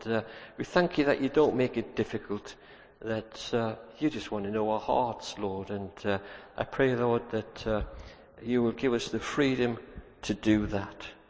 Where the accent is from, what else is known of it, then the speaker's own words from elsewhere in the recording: United Kingdom; but I'm not going to do it because I'm British and the person sitting next to me might think I'm foolish.